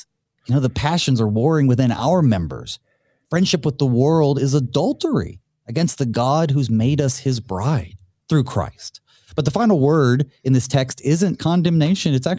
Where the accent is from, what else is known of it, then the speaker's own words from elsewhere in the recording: the South, United States; I'm from the South. I believe in Sasquatch and all that.